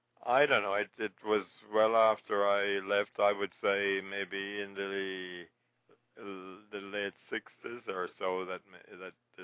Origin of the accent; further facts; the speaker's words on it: Kingston, Jamaica; moved away; also born or lived in St. Andrew; I was born in St. Andrew, but raised in Kingston.